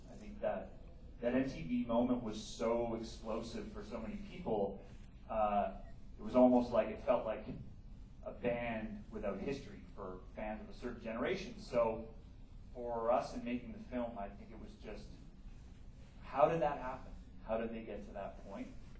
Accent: Canada; I was 9 years old, and I'm Canadian

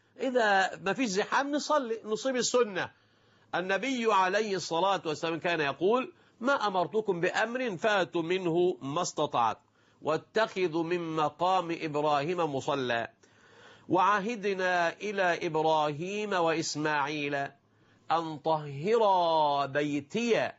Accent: Egypt; وليسمع المشاهدون أيضا عندنا في مصر

